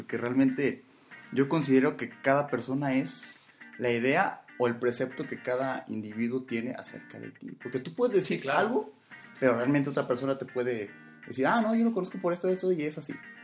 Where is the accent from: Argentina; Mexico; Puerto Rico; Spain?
Mexico; San Luis Potosí; Soy potosino a capa y espada.